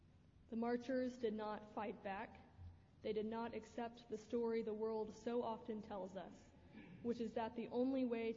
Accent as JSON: {"language": "English", "town": "San Antonio", "region": "Texas", "country": "United States", "tie": "born or raised there", "said": "In my hometown of San Antonio, the H-E-B Grocery Company is an important part of the community."}